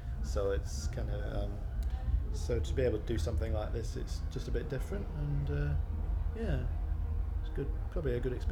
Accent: Edinburgh, Scotland, United Kingdom; also born or lived in Salford; now in London, United Kingdom; I'm from Scotland, from Edinburgh originally, although nobody believes me because I haven't got an accent. I went to school in Edinburgh. I went to university in the north of England in Salford, just next to Manchester. And I've been in London for about 15, 17 years.

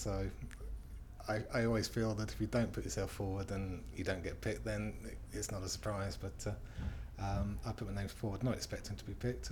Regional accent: Slough, South East England, United Kingdom; I'm 47 and I come from Slough in Berkshire.

